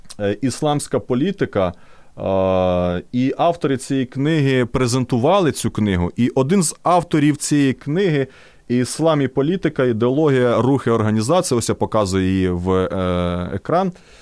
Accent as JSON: {"language": "Ukrainian", "region": "Odesa Oblast", "country": "Ukraine", "said": "Одеська область, південь Одещини, моя рідна Бессарабія, з якої я родом"}